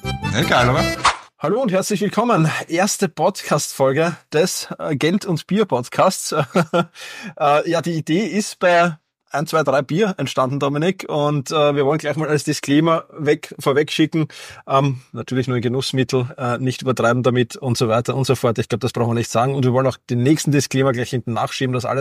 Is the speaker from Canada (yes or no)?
no; Austria